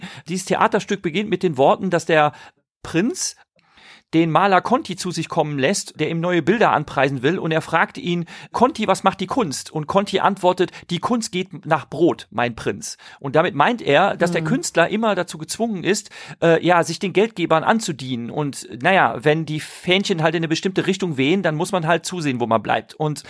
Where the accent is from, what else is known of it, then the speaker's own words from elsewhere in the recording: Rhineland, Germany; Ich komme aus dem Rheinland und der Dialekt, der in meinem Heimatort gesprochen wird, der ist dem kölschen Dialekt sehr artverwandt. Also ich kann Kölsch fließend verstehen